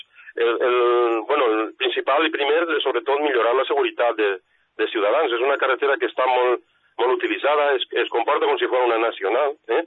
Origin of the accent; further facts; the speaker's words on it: Alcoy, Valencian Community, Spain; Jo soc d'Alcoi i les comarques centrals